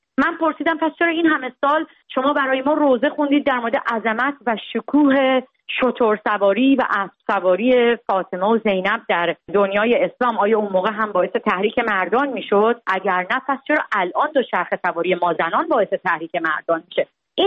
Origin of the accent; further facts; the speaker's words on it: Iran; moved away; فرسنگ ها دور از ایران هستم